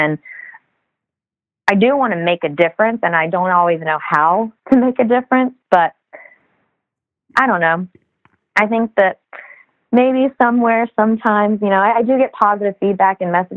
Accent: Mint Hill, North Carolina, United States; Okay, so I'm not from Raleigh, but I'm from North Carolina. Okay. A little town called Mint Hill, right on the outskirts of Charlotte. and born and raised in the same house. Yeah, my parents still live there.

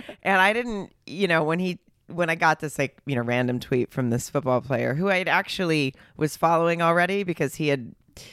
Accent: Arkansas, United States; now in Los Angeles, United States; I grew up in Arkansas. We didn't have a team. And then I live in Los Angeles.

